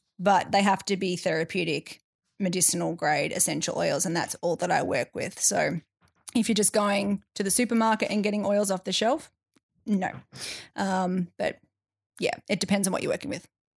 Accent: Melbourne, Victoria, Australia; now in Perth, Australia; not here in Perth. I'm originally from Melbourne.

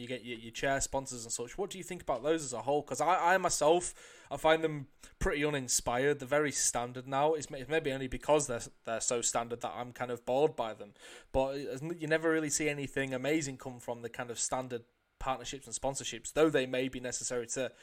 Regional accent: England, United Kingdom; I'm English. I don't watch those.

